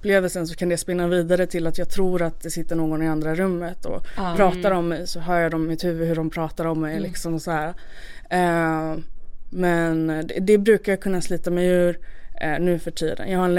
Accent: Malmö, Skåne, Sweden; För efter jag fick åka hem då till min hemort, tillbaka till Malmö efter det här insjuknandet.

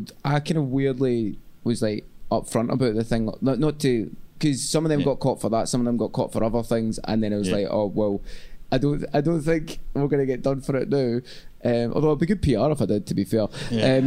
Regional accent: Glasgow, Scotland, United Kingdom; moved away as an adult; also born or lived in Southampton; I moved from Glasgow to Southampton where I went to uni because it was the only place that would have me because there was not enough people to do the course.

